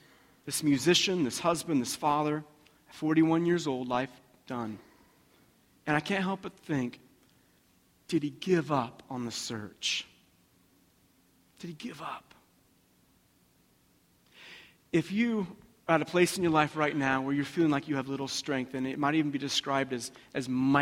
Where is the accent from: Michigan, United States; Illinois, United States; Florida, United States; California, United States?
Florida, United States; Pensacola; I see also the location where I was born, Pensacola, Florida. I'm from Florida.